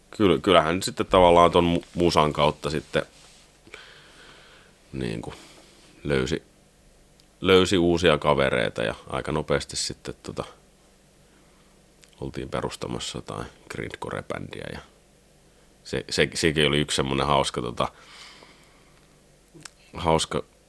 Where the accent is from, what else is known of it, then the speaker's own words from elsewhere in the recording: Karstula, Central Finland, Finland; No mä oon Karstulasta kotoisin. Se oli semmoinen, se on tuolla niin kuin, mitä se niin kuin Jyväskylästä Luoteeseen 100 kilsaa. Semmoinen 5000 asukkaan kunta.